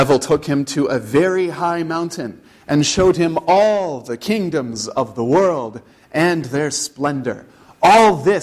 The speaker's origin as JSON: {"language": "English", "region": "Indiana", "country": "United States", "said": "Tara and I came from Indiana."}